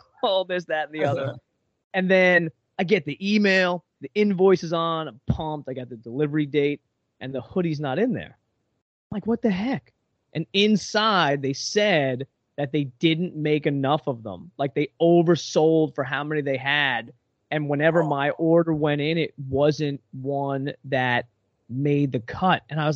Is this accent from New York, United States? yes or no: yes; New York, United States; I grew up actually on Long Island. Jones Beach near me, the beach had a par three course.